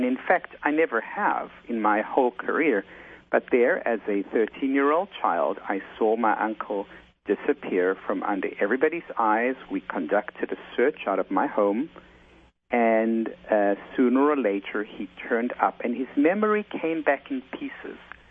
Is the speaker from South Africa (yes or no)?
yes; South Africa; now in United States; my life growing up in South Africa and then coming to the United States